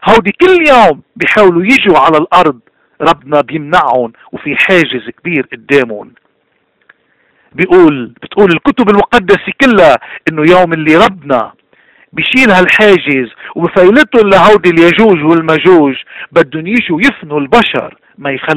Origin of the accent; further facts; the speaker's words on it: Lebanon; اليوم مشكلة العالم ومشكلتنا نحن كلبنانيين هي قلة الإيمان.